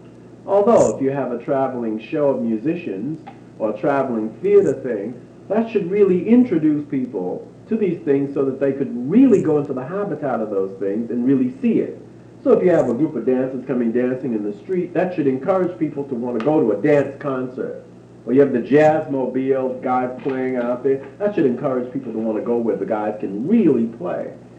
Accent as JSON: {"language": "English", "town": "Nantucket", "region": "Massachusetts", "country": "United States", "tie": "born there", "said": "I was born on Nantucket Island."}